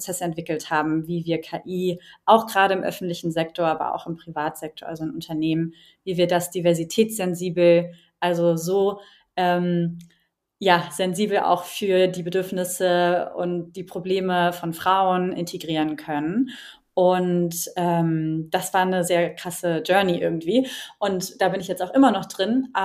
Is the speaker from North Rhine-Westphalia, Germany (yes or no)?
no; Berlin, Germany; born there; Ich bin 29 Jahre alt jetzt, mittlerweile werde dieses Jahr 30, gebürtige Berlinerin